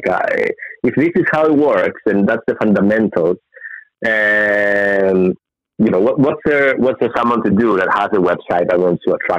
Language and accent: English; Greece; English is a second language; as I said, I come from Greece. 2,500 years ago, we had markets.